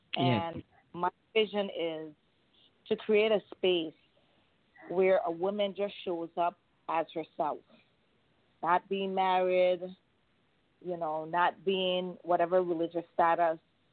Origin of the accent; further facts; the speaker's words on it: St. Croix, U.S. Virgin Islands; I am from the Virgin Islands, the United States Virgin Islands, St. Croix.